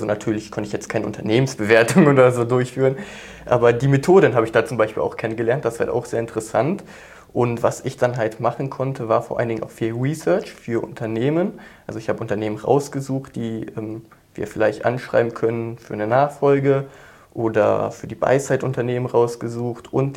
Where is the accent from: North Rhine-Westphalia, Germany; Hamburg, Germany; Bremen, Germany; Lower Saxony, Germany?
North Rhine-Westphalia, Germany; now in Frankfurt, Germany; Ich komme aus der Nähe von Köln, habe mich halt dann eher in diesem Umfeld beworben